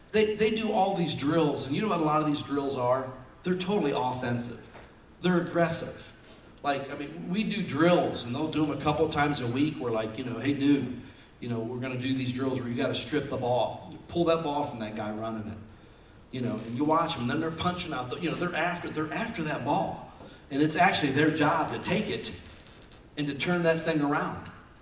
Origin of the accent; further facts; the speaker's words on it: Canton, Ohio, United States; There's a church I grew up near in Canton, Ohio that has a hall of faith